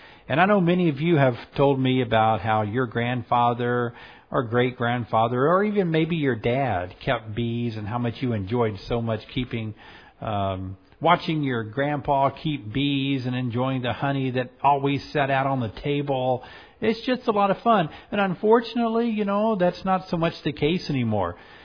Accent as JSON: {"language": "English", "region": "Illinois", "country": "United States", "tie": "born or raised there", "said": "In Illinois, this is my home state of Illinois"}